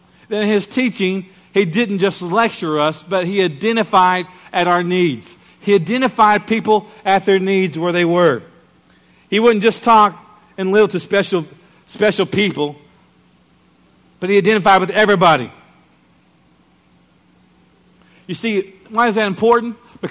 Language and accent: English; Muskogee, Oklahoma, United States; even today when I go back to Muskogee, my hometown, where I was raised